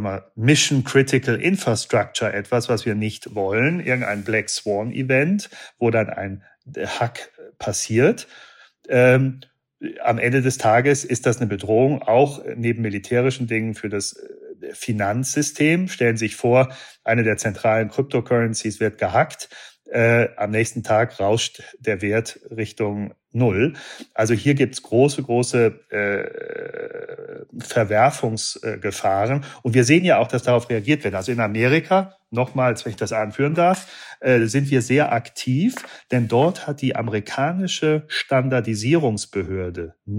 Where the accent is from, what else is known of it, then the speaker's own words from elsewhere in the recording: Munich, Bavaria, Germany; Und als Münchner sozusagen